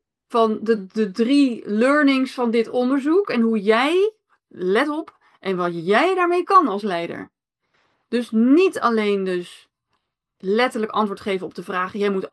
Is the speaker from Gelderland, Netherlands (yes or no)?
no; Rotterdam, South Holland, Netherlands; ik kom uit Rotterdam.